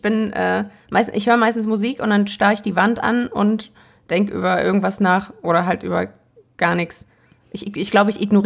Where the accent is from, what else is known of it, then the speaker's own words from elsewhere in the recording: Essen, North Rhine-Westphalia, Germany; ich komme aus Essen, aber aus einem schönen Stadtteil, wo der Stadtwald in der Nähe ist.